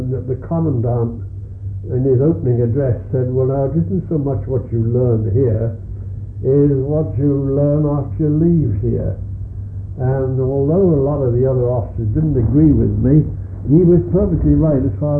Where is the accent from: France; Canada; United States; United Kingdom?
Canada; You see, being a Canadian, they were very hospitable to me